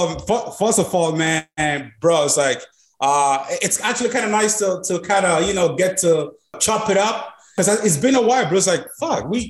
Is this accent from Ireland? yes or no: yes; Connacht, Ireland; Growing up in Mayo as well